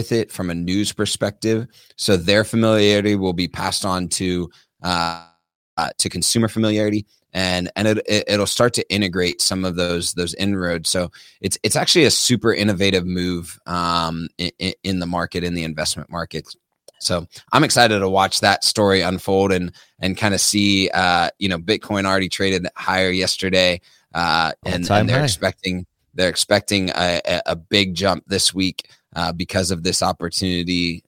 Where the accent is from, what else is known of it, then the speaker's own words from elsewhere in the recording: Tennessee, United States; So really insightful from Tennessee, and I'm excited to see what it does for my home state.